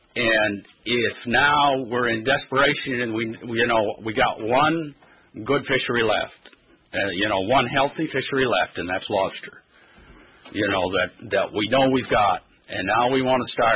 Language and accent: English; Trescott, Maine, United States; from Trescott, Maine.